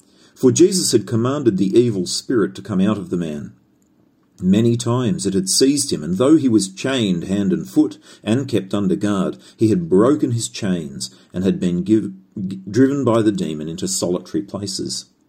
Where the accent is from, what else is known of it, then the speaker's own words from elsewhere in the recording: Australia; I'm an Aussie. And in Australia, we say this about the table spread Vegemite.